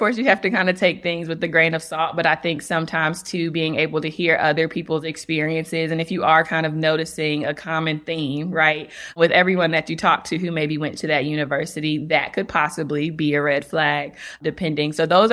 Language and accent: English; North Carolina, United States; And so I'm from North Carolina.